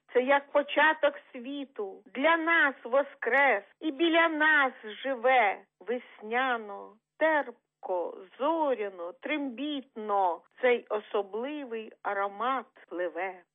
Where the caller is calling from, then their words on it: Vinnytsia, Vinnytsia Oblast, Ukraine; Міцного здоров'я ми побажали, вінничани